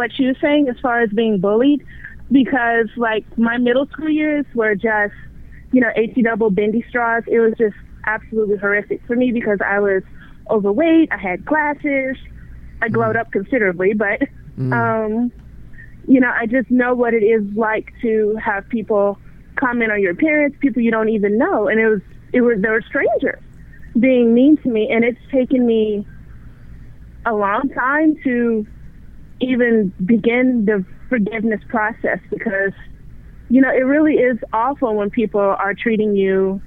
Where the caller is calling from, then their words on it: Texas, United States; I'm calling from Texas.